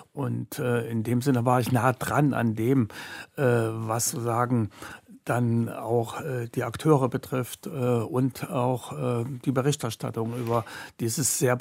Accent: East Germany, Germany; also born or lived in West Berlin; im Osten aufgewachsen, in der DDR aufgewachsen, ein Kind der DDR zu sein, Jahrgang 53, war ich von dieser DDR geprägt.

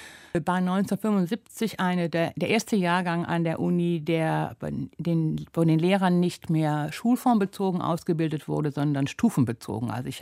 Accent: Düren, North Rhine-Westphalia, Germany; Also ich bin nicht in der Stadt Düren aufgewachsen, sondern in einem Dorf, das später zu Düren eingemeindet wurde, ein Dorf mit 1200 Einwohnern.

